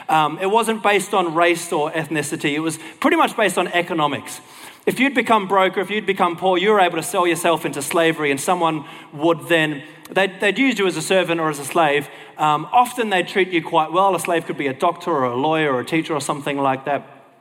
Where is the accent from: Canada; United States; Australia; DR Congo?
Australia; accent: Aussie; I'm sure I slash his name. That's my Aussie accent doing it though.